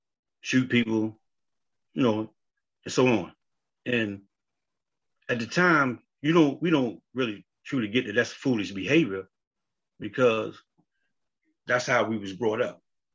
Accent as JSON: {"language": "English", "town": "Baltimore", "region": "Maryland", "country": "United States", "said": "I'm from Baltimore City."}